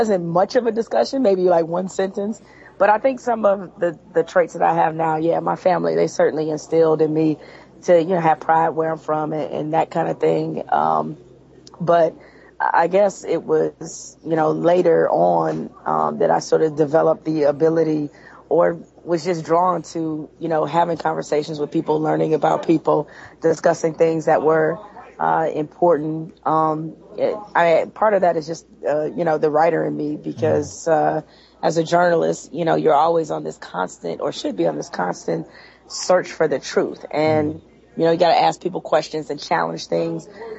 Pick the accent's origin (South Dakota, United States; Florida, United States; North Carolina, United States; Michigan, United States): Michigan, United States; Detroit; I'm from Detroit, and I went to Montfort High School, born and raised there. Most of my family is still there.